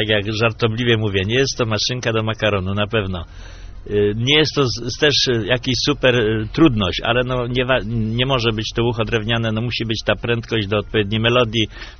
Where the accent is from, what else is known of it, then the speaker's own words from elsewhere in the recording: Leszno, Greater Poland Voivodeship, Poland; Nie omieszkam powiedzieć, że jestem z Leszna